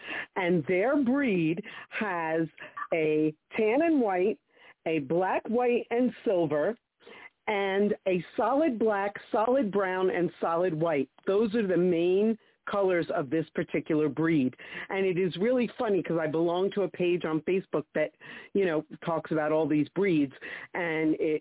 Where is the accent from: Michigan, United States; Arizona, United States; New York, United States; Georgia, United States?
New York, United States; Brooklyn; I grew up in Brooklyn.